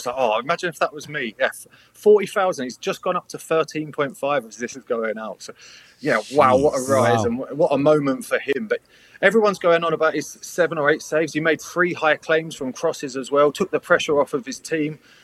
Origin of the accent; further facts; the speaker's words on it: England, United Kingdom; But I'm biased. I'm English.